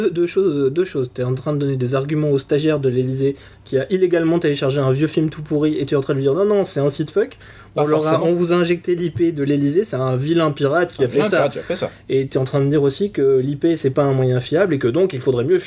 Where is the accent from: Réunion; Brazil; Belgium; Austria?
Belgium; now in France; c'est quand même pas pour rien qu'on vient s'installer en France quand on est belge comme moi.